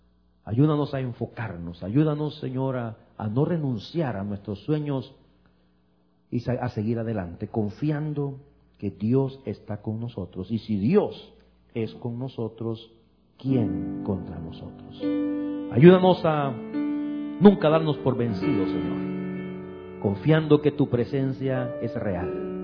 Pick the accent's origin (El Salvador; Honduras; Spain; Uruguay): El Salvador; hace poco estuve en mi país, en El Salvador